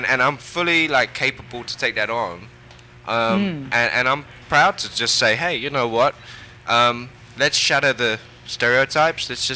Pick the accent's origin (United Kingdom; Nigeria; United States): United Kingdom; England; also born or lived in Thailand; I grew up in England, so I have a completely Western upbringing. But I was born in Thailand to Thai parents